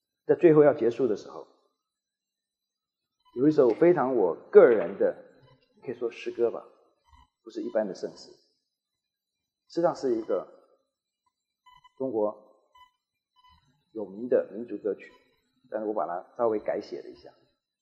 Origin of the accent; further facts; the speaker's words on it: Taiwan; 对我来说，生在台湾，长在台湾，我只有一次回过中国，短短的7天，在我的家乡厦门几乎足不出户。